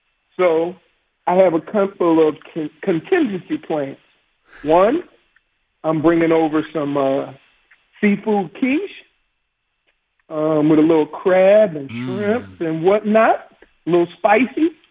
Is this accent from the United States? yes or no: yes; New Orleans, Louisiana, United States; Well, guess what? I'm from New Orleans. We still call that Tuesday.